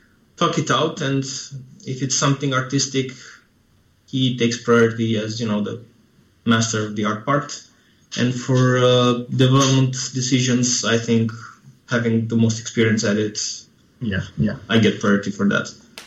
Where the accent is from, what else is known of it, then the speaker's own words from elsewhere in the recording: Romania; growing up in Romania, both of us